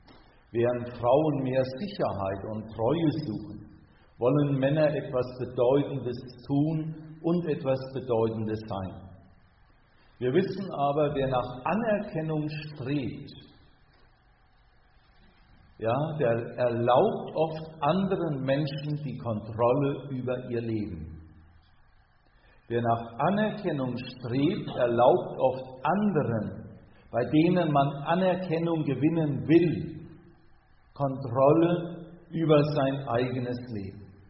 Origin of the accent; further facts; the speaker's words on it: Hesse, Germany; Wir sind beide in der Nähe von Marburg aufgewachsen, auf dem Land. Wir leben auch seit über 25 Jahren wieder dort.